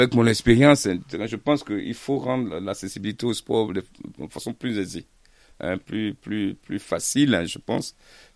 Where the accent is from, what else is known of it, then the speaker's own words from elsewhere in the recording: Côte d’Ivoire; Parce que moi, j'ai grandi aussi à l'époque en Côte d'Ivoire, parce que je suis originaire de la Côte d'Ivoire, dans un quartier un peu chaud.